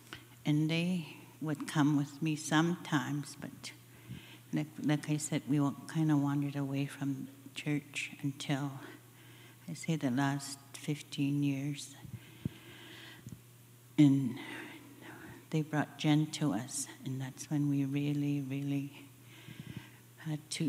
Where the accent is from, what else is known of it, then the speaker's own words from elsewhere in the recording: Alberta, Canada; I was born and raised on the Blackfoot Reserve near Glacian on the Siksika Nation.